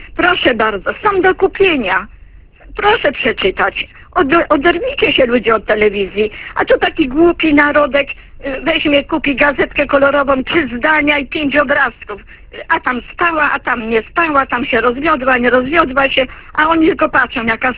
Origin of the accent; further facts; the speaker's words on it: Poznań, Greater Poland Voivodeship, Poland; ale ja jestem poznanianką, jestem dumna z tego